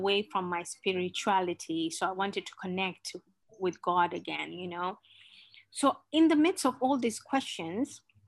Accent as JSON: {"language": "English", "town": "Mombasa", "region": "Mombasa County", "country": "Kenya", "said": "I'm from the coastline of Kenya, which is Mombasa. Our capital is Nairobi, but I'm from Mombasa, where all the beaches, we have everything here."}